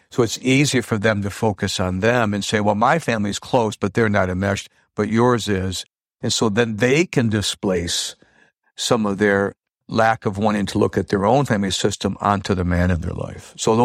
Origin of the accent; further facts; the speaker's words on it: Michigan, United States; I'm from Michigan, and we worked out at a children's hospital in Detroit